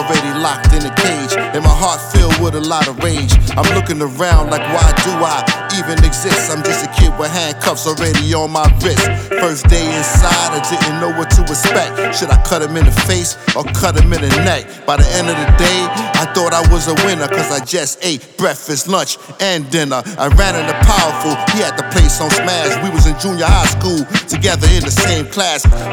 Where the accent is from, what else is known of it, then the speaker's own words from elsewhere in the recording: Bronx, New York, United States; I grew up in the Bronx, the toughest place on the planet, and that's why nobody ran it. A lot of black people and a lot of Hispanics at the bottom of the boat, like the Titanic.